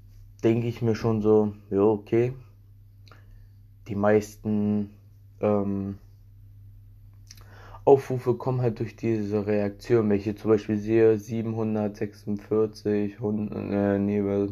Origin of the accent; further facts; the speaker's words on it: Berlin, Germany; Und er ist Berliner, ich bin Berliner und 030 ist ja so die Vorwahl von Berlin.